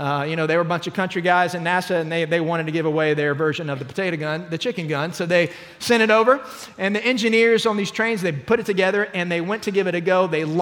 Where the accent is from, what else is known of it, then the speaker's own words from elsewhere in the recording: Orlando, Florida, United States; Some of you know I've been around Waco for a little while, but I grew up actually in Central Florida in Orlando. We were not too far from the Space Coast